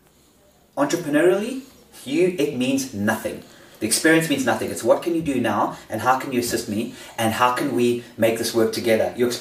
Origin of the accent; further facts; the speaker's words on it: South Africa; I am South African. I mean, my business was here for 15 years.